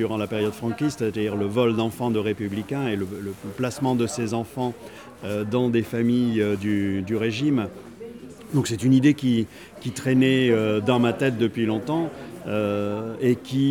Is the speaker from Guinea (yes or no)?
no; France; born there; Je suis d'origine espagnole, effectivement. Je suis français, je suis né en France.